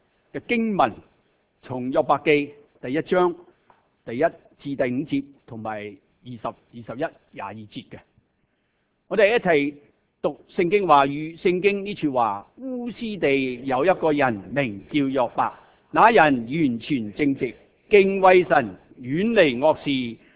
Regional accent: Hong Kong; 我细个在香港读书的时间

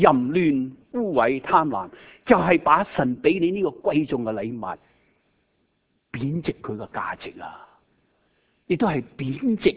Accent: Hong Kong; 我最记得喺香港细个嗰阵时去街市买嘢

